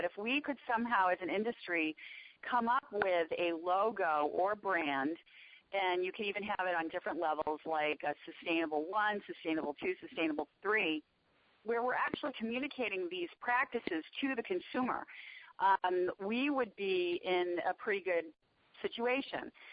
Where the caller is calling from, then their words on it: Newton, Massachusetts, United States; We're calling in from LaSalle College in Newton, Massachusetts.